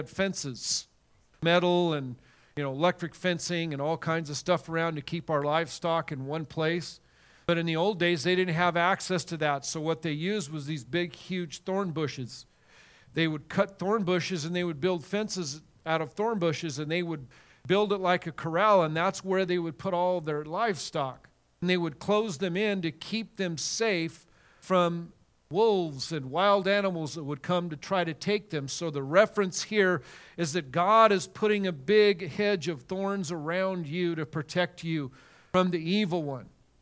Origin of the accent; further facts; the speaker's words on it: Colorado, United States; I was raised in Colorado. I was a farm kid, grew up on a ranch.